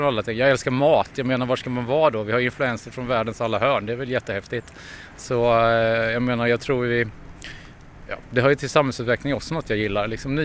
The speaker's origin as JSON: {"language": "Swedish", "region": "Östergötland", "country": "Sweden", "lives_now": "Malmö, Sweden", "said": "jag är östgöte, jag har flyttat hit."}